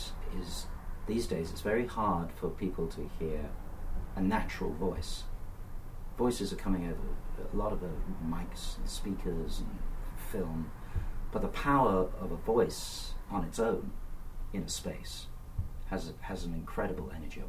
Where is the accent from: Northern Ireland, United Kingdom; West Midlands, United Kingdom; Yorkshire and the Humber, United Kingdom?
West Midlands, United Kingdom; Stratford-upon-Avon; born there; I was born in Stratford-upon-Avon.